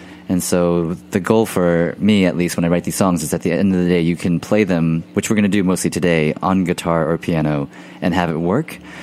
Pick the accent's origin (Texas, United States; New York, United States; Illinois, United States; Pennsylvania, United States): Texas, United States; Houston; I grew up in Texas, and in Houston, which is about 5 hours outside of New Orleans.